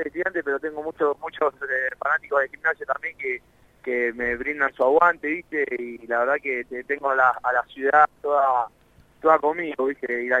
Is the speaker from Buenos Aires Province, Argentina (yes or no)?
yes; La Loma, Buenos Aires Province, Argentina; moved away as an adult; now in São Paulo, Brazil; Soy de La Loma, hincha del Pincha también, estudiante.